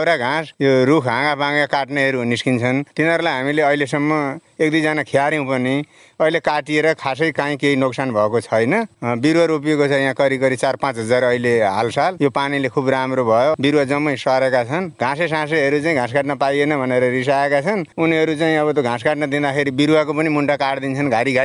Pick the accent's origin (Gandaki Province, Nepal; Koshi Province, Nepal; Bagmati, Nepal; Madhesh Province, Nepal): Madhesh Province, Nepal; Bardibas; Bardibas 1।